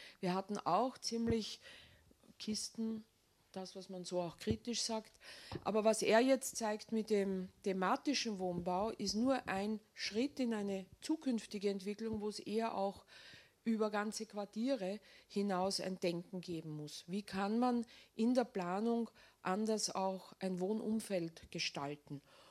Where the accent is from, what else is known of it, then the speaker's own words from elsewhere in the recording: Vienna, Austria; ich bin auch aus Wien, aber ich arbeite in München und in Wien.